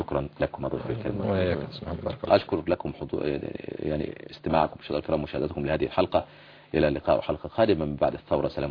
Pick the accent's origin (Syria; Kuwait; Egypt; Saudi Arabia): Egypt